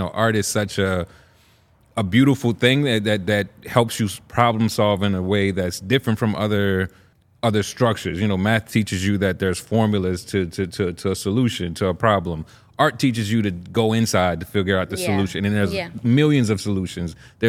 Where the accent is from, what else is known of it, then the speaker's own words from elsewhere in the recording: New Orleans, Louisiana, United States; I'm from New Orleans, Louisiana.